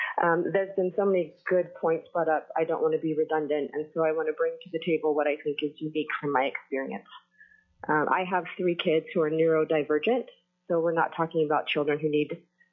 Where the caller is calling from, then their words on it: Homer, Alaska, United States; I am calling from Homer.